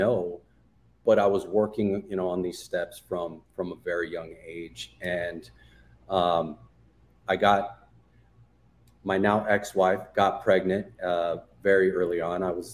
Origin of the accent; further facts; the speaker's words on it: Arizona, United States; now in Phoenix, United States; I'm from Arizona originally. I live in Phoenix area now, but I'm from a small copper mining town.